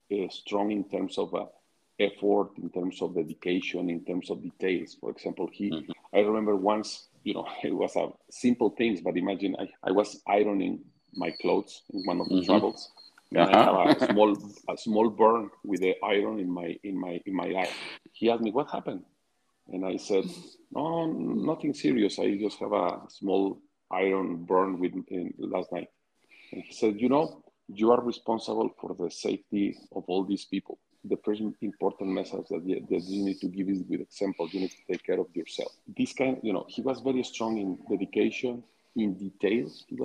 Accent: Querétaro, Mexico; English is a second language; but it was a new Korean project in my hometown in Querétaro. It's north of Mexico City, about two hours from Mexico City.

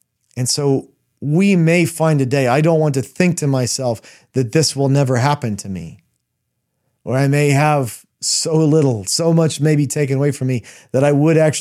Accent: United States; How much of our existence in the West, I'm an American, I can speak very clearly for America

